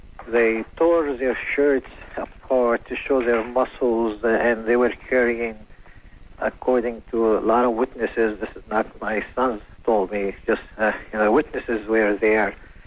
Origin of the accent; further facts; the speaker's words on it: Lebanon; now in Yorba Linda, United States; I'm from originally Lebanon.